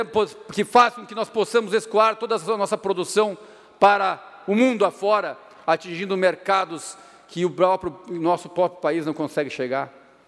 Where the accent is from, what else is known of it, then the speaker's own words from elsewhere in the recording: Santa Catarina, Brazil; sou de Santa Catarina